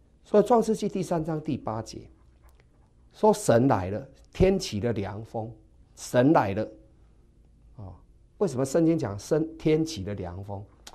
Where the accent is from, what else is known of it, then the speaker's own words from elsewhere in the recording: Taiwan; 这就是我们台湾人讲的脚尾都冷去了